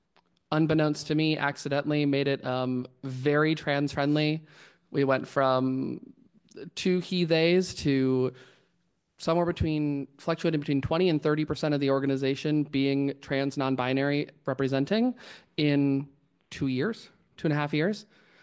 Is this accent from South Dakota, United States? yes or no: yes; South Dakota, United States; now in Des Moines, United States; I left my home state of South Dakota because it didn't feel like there was a place for me to be safe there.